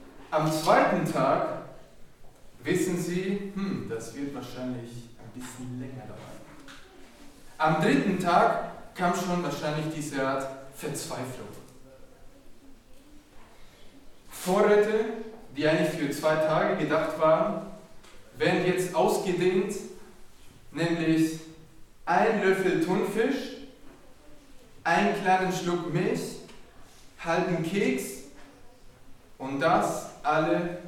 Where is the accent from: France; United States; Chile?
Chile; German is a second language; ich würde gerne eine Geschichte erzählen über mein Heimatland, Chile.